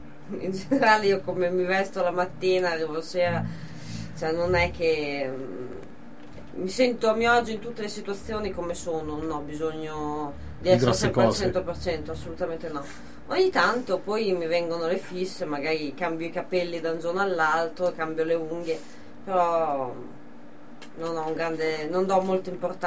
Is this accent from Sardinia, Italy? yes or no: no; Emilia-Romagna, Italy; accent: Romagnol; Racconto barzellette nel mio dialetto romagnolo.